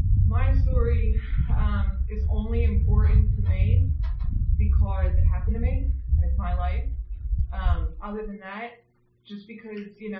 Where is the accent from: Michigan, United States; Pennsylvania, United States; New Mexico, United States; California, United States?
Pennsylvania, United States; Philadelphia; So I grew up in Philly. I had 3 siblings, and I have 2 parents